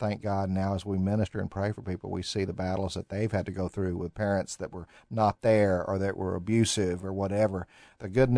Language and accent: English; Texas, United States; also born or lived in Georgia; And my dad was in the Air Force, and I was born in Georgia. But they're raised here, and I was raised here in Texas and had great godly parents